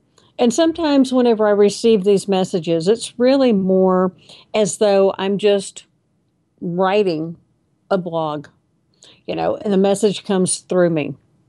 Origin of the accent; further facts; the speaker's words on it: Texas, United States; And, you know, I'm also a sixth generation Texan.